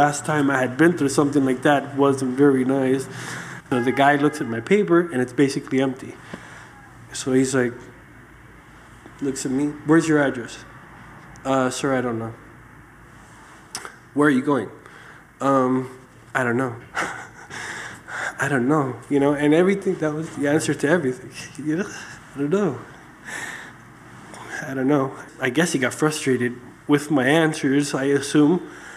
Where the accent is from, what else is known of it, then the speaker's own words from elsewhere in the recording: Miami, Florida, United States; now in Chile; And the weather has been horrible for me growing up in Miami, so close to the equator.